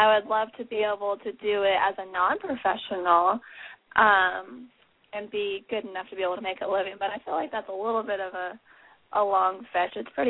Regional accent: California, United States; I grew up in California, and Southern California, to be exact, and so it's actually pretty much all city there.

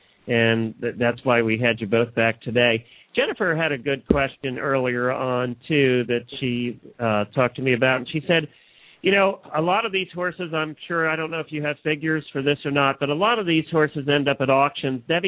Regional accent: New Holland, Pennsylvania, United States; I grew up in New Holland, Pennsylvania, in Lancaster County, heart of Amish country

